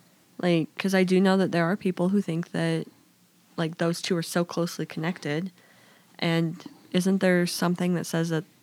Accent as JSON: {"language": "English", "region": "Idaho", "country": "United States", "tie": "born or raised there", "said": "Well, but I grew up in Southern Idaho too."}